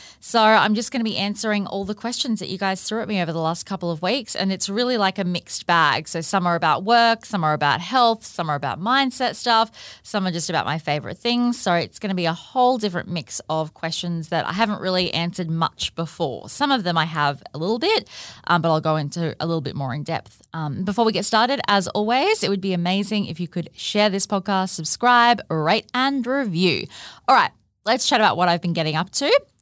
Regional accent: Australia; And obviously I'm Australian, so it doesn't have the same impact on Australians as it does in Americans.

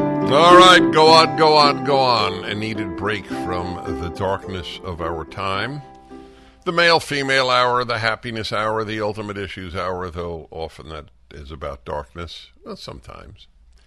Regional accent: United States; The naivete of most American Jews. I'm an American Jew. I am deeply involved in Jewish life

